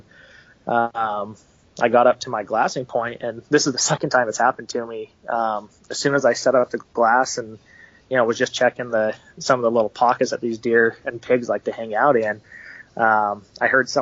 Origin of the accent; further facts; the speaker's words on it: Utah, United States; now in Phoenix, United States; I grew up in Utah, so hunting up there, you know, my backyard, we always had mule deer and animals back there. But moving down to Phoenix